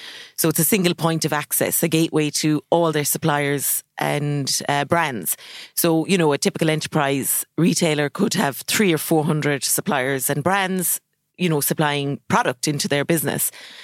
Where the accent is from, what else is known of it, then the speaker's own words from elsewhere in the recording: Munster, Ireland; now in Kerry, Ireland; I'm from County Limerick, but based in Kerry.